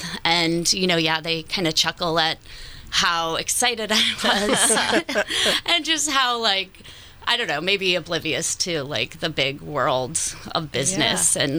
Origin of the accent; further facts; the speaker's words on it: Midwest, United States; Growing up in the Midwest, it was like Miller Lite all day